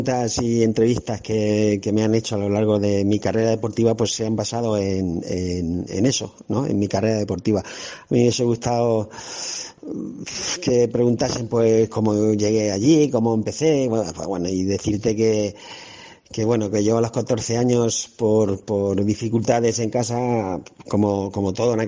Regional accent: Albacete, Castilla-La Mancha, Spain; y más aquí de Albacete, nacido y criado aquí en Albacete

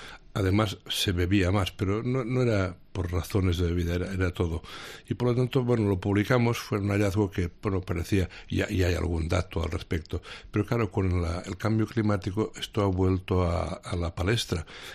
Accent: Portbou, Catalonia, Spain; en mi pueblo original, que es Portbou, pues claro, allí estuve de médico un tiempo

